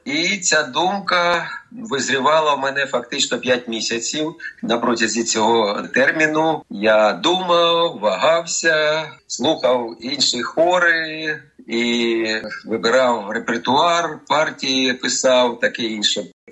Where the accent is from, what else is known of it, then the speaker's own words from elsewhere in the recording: Kharkiv, Kharkiv Oblast, Ukraine; now in Australia; сам я із Харкова. Навчався, закінчив Харківську консерваторію.